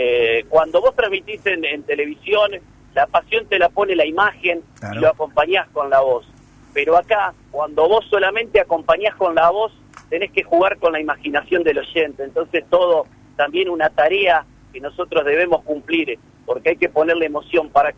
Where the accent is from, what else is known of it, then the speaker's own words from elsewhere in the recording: Concordia, Entre Ríos, Argentina; yo soy de Concordia, la provincia de Entre Ríos.